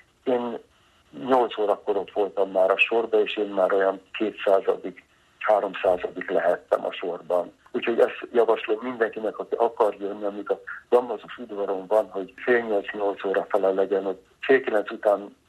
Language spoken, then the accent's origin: Hungarian; Hungary; Szent Atya, magyar vagyok